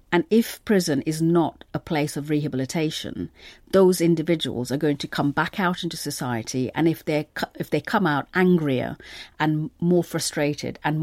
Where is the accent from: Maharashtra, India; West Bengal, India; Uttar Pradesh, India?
Maharashtra, India; Mumbai; also born or lived in North India; my childhood in India. I was born in North India and lived in Mumbai.